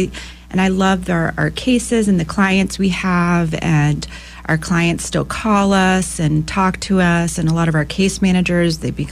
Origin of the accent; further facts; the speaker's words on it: Gainesville, Florida, United States; I grew up in Gainesville. I graduated from PK Young. I'm a Gator grad.